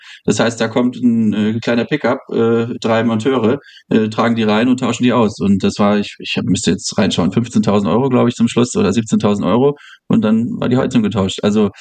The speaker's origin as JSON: {"language": "German", "region": "Hamburg", "country": "Germany", "tie": "born or raised there", "said": "ich komme ursprünglich aus Hamburg, das ist derselbe Architekt, der in den 90ern das Elternhaus gebaut hat, in dem ich aufgewachsen bin"}